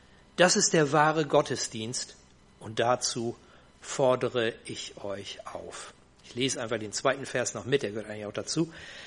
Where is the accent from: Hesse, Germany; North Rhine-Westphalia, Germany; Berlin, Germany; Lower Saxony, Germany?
Lower Saxony, Germany; Bohmte; Wir sind aus Bohmtel, haben dort mit anderen Freunden zusammen Gemeinde gründen dürfen